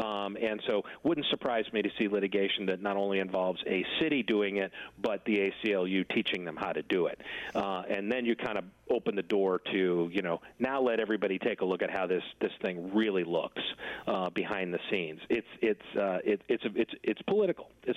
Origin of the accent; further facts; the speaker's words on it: Georgia, United States; like my home state here in Georgia